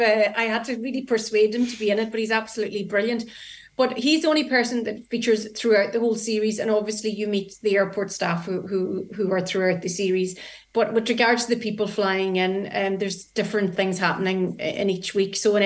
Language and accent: English; Arranmore Island, County Donegal, Ireland; I'm from Arranmore Island. My mother's from Inishree. My father's from Inishgera. I'm 100% Island blood like yourself.